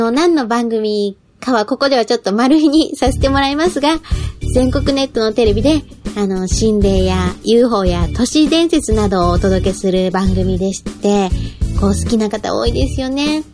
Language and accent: Japanese; Tottori, Japan; は今地元の鳥取県に用事でこう帰省してて、 … の生まれた鳥取県鳥取市